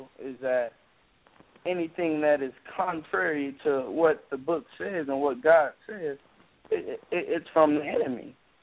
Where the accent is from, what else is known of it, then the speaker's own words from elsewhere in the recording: Dallas, Texas, United States; Well, I'm from Dallas, and in Dallas I attend the church, Friendship West Baptist Church